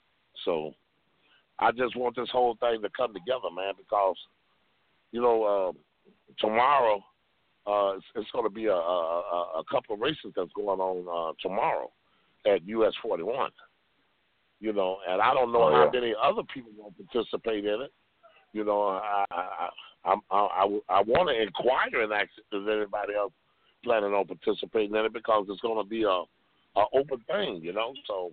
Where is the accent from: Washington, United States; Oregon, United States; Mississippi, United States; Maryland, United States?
Mississippi, United States; Greenville; I didn't come from no California, no Florida, no Boston. I come from Greenville, Mississippi.